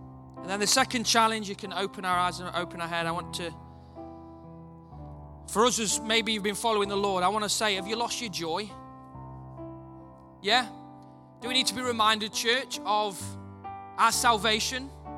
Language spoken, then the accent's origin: English; United Kingdom; I know we're British, but we're New Horizon.